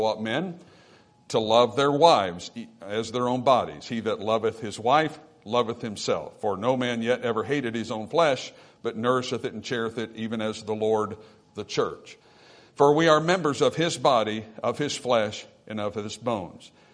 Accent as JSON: {"language": "English", "country": "United States", "said": "Listen, I'm an American."}